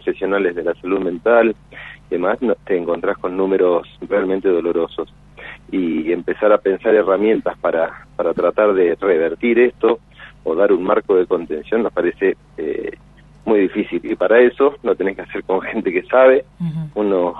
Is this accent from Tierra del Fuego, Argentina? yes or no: yes; Río Grande, Tierra del Fuego, Argentina; yo como fueguino riograndense, uh-huh, toda mi vida acá